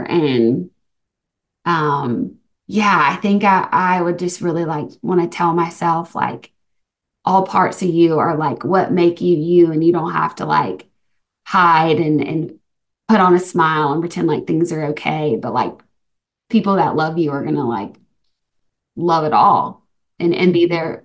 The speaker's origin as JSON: {"language": "English", "region": "Alabama", "country": "United States", "also_born_or_lived": "Santa Monica, United States", "said": "Because I've moved here from Santa Monica. I'm from Alabama, but lived in Santa Monica for like 4 years, like right by the beach."}